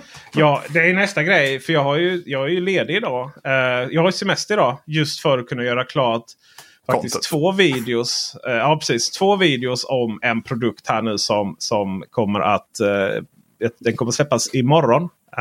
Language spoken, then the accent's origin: Swedish; Sweden; Det visste jag ju, vi är ju från Sverige liksom